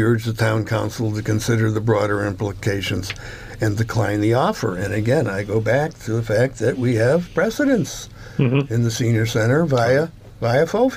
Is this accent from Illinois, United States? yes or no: yes; Chicago, Illinois, United States; And I grew up in Chicago in a family of Daily Democrats, and I was at the Democratic Convention.